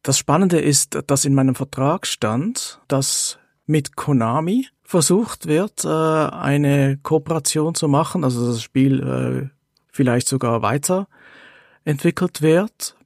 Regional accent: Switzerland; Ich bin aus der Schweiz.

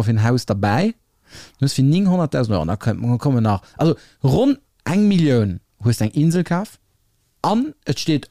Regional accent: Italy; ich bin Italiener.

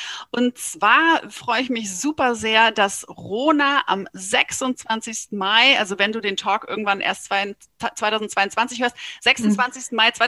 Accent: Rhine-Main area, Germany; now in Berlin, Germany; ich komme ursprünglich aus dem Rhein-Main-Gebiet und wir sind in Berlin.

